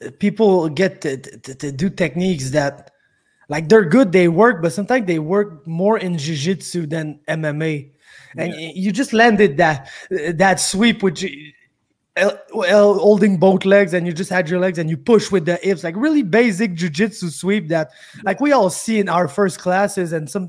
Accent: Quebec, Canada; English is a second language; I'm from Quebec, okay? I'm from very far in Quebec.

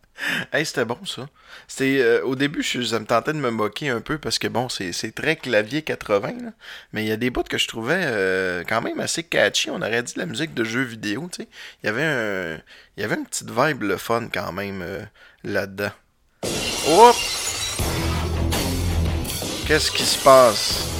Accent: Quebec, Canada; je suis natif du Lac-Saint-Jean.

